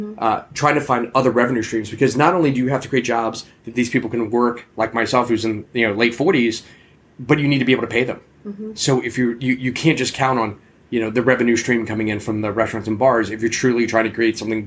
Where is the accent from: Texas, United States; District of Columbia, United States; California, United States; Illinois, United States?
District of Columbia, United States; Washington; So where we grew up, you know, growing up in the Washington metropolitan area, that whole ritual of a crab feast